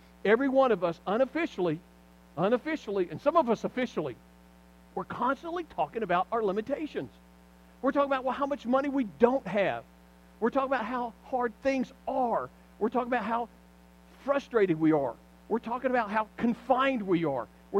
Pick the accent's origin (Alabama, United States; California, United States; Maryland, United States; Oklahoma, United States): Alabama, United States; I grew up in South Alabama. There wasn't anything going on. No one in my family had ever gone to college.